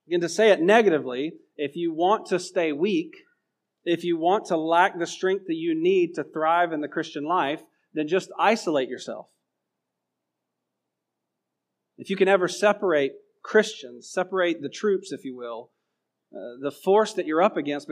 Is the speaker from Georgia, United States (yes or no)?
yes; Georgia, United States; because I was from Georgia and I sounded like Steve Lawson, they put me with Steve Lawson